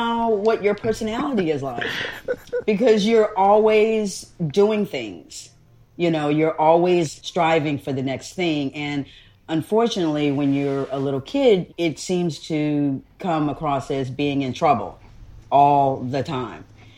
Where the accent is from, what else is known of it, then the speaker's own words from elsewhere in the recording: Trinidad & Tobago; And we're from Trinidad, right? So, you know, we eat a lot of curry